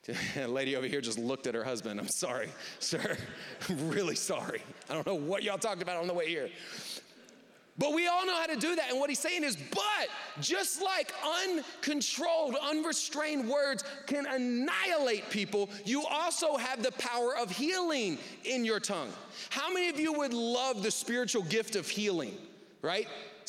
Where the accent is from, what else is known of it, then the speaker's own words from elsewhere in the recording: United States; I grew up in the South. My grandfather owns a bunch of land in East Texas